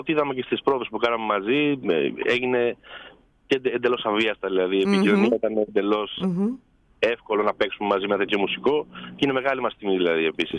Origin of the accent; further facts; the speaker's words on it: Athens, Attica, Greece; σαν άνθρωποι που μεγαλώσαμε στην Αθήνα, πήγε σε μια μεγάλη πόλη.